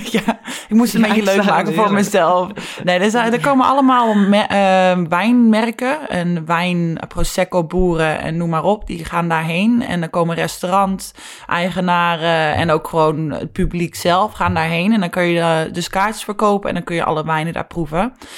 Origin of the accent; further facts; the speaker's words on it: Netherlands; Ik had het idee, wij als Nederlanders... of wij als buitenlanders